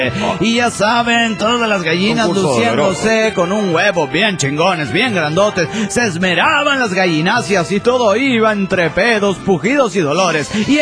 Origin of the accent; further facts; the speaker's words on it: Tucumán, Argentina; de Tucumán.